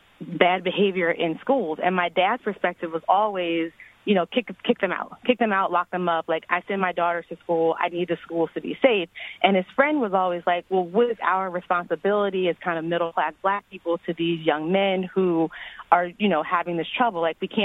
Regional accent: Plainfield, New Jersey, United States; So my sisters and I grew up in Plainfield, New Jersey

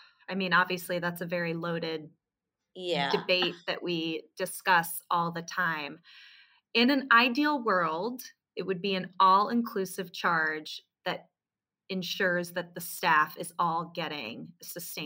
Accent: New York City, New York, United States; Brooklyn, even though I was born in Manhattan. I spent much of my youth in Manhattan, but now it's, Brooklyn because I have my whole community here.

